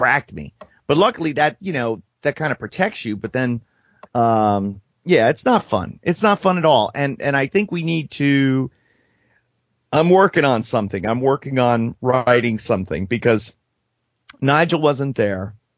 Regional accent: New York, United States; born there; no, I was born in New York.

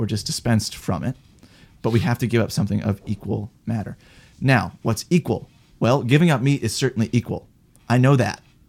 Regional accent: Wisconsin, United States; I'm from Wisconsin originally, okay?

